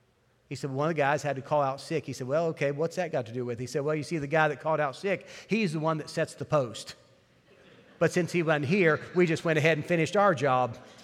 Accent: West Virginia, United States; my home state, West Virginia, has the highest obesity rate in the country.

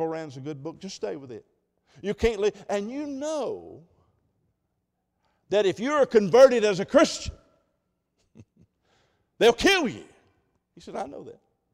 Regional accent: United States; Well, I'm glad I'm an American, aren't you? I'm so thrilled about being American, I don't know what to do.

